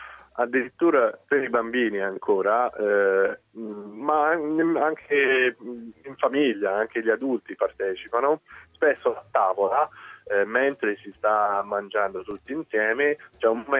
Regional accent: Denver, Colorado, United States; Italian is a second language; Oggi attualmente sta nevicando a casa mia. Io provengo da Denver

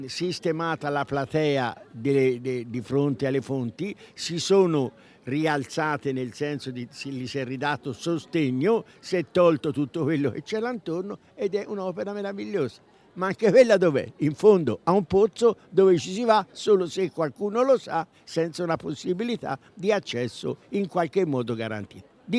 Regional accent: Tuscany, Italy; siccome sono nato in Pantaneto e sono cresciuto nelle valli di Follonia durante la guerra

